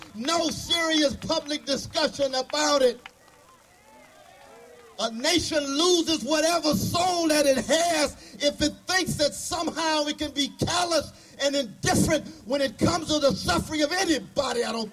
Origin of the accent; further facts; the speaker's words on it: California, United States; even though I'm from California, I'm a West Coast brother